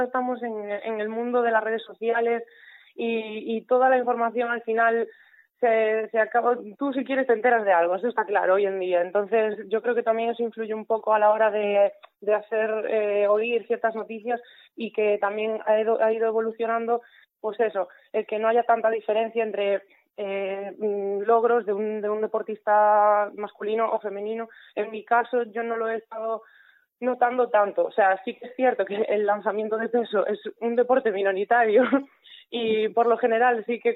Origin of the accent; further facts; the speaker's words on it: Mugardos, Galicia, Spain; mi único sponsor es mi pueblo, Mugardos